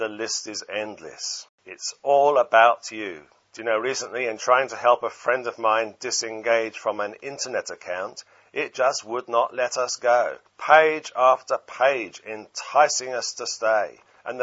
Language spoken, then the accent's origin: English; England, United Kingdom; I have to apologize for being an Englishman.